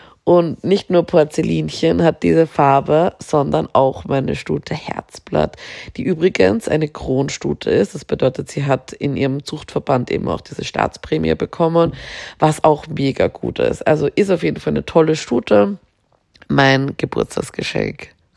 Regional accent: Austria; als gäbe es bei uns in Österreich keinen. Es gibt ja bei uns auch in Österreich ein DM

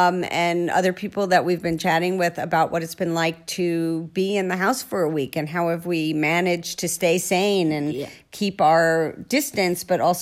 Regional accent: New York, United States; accent: New York; You making fun of my New York accent?

